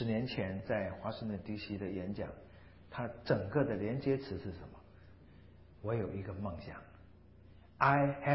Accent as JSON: {"language": "Chinese", "country": "China", "said": "我们中国人的那种民间宗教里面， 我们中国民间宗教很多很有趣的事情"}